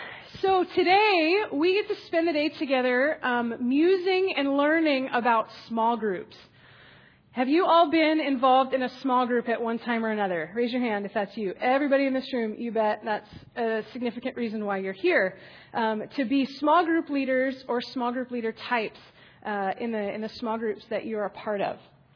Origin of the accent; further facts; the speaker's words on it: Nebraska, United States; So I'm from Nebraska.